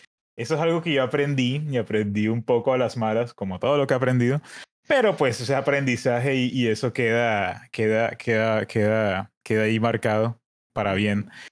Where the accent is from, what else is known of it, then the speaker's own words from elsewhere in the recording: Colombia; Soy de Colombia, me gusta ir a la playa, me gustan los perros, pero tengo un gato.